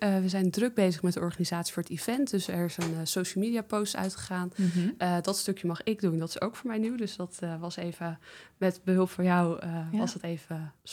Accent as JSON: {"language": "Dutch", "region": "Groningen", "country": "Netherlands", "tie": "born or raised there", "said": "Ik ben een echte Groninger, geboren en getogen."}